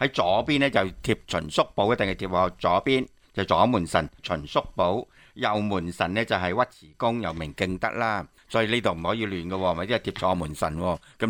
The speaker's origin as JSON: {"language": "Cantonese", "country": "China", "said": "作为中国人咧，我哋都要知下中国文化"}